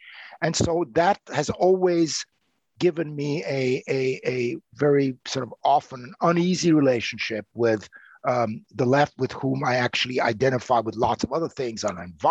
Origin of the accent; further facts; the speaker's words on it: Vienna, Austria; I come from Vienna, the Viennese Gymnasium